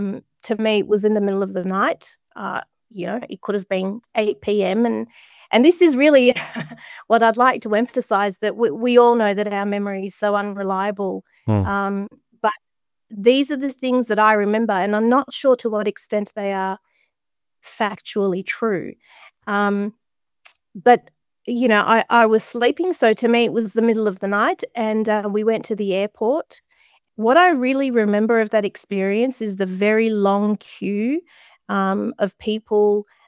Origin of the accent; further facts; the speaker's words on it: Abadan, Khuzestan, Iran; So I was born in Abadan, but I really have no memories of that place whatsoever, because I was one when the war with Iraq broke out.